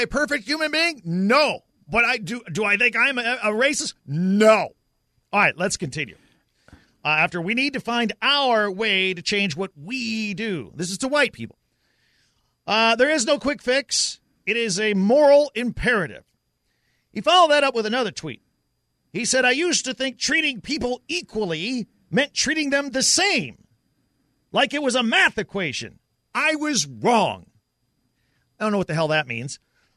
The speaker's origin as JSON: {"language": "English", "town": "Carmel", "region": "Indiana", "country": "United States", "tie": "born or raised there", "also_born_or_lived": "Los Angeles / Houston", "said": "Look, we all know I grew up in Carmel, Indiana. It's 99.9% white, or was back in the day."}